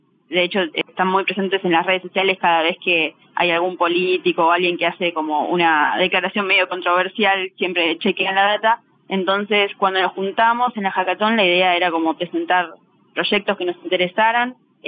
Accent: Argentina; nosotras, bueno, como argentinas y pendientes de la situación

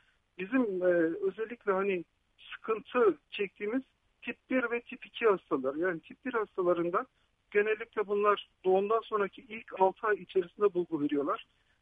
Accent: Konya, Turkey; ben Konyalıyım, eşim Batmanlı.

